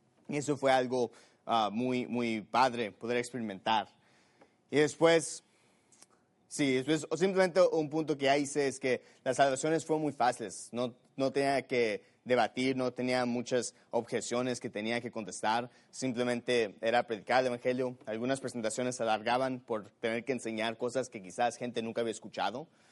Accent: Mexico City, Mexico; born there; yo soy mexicano. Yo nací en la Ciudad de México.

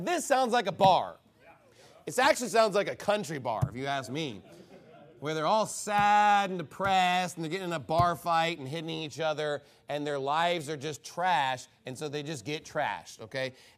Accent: Canyon, Texas, United States; You know, I grew up in Canyon, Texas area, Randall County. It was a dry county.

